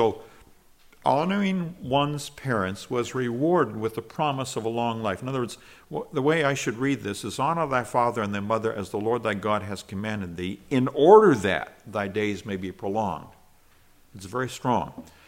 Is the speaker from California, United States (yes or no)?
yes; Corning, California, United States; I was raised in California, just south of Corning, California, is where you're familiar with Corning olives.